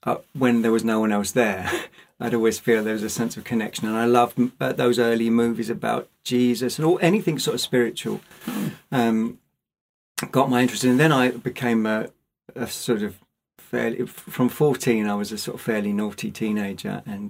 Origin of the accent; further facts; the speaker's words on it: Hurstpierpoint, South East England, United Kingdom; also born or lived in Windsor / Coulsdon; I was born in Windsor. And then I lived in Coulston in Surrey, and then I moved to Hailsham, and then eventually we moved to Hurst Pierpoint, and I went to school in Hassocks, which is near Brighton, and, you know, on the train line to London.